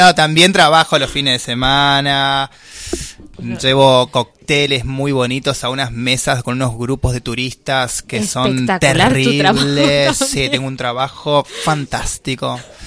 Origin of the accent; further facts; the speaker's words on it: Corrientes, Argentina; Soy de Corrientes, de Piscis. Soy un pescado que saltó.